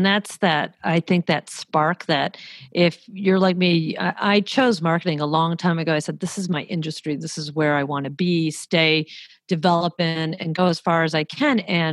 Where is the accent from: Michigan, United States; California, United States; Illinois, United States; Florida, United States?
Michigan, United States; Detroit; And, you know, I'm from the Motor City … born and raised there.